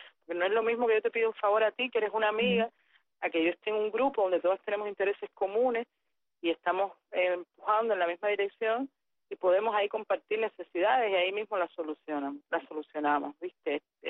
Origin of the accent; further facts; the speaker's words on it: Cuba; somos los cubanos en esta ola de salida.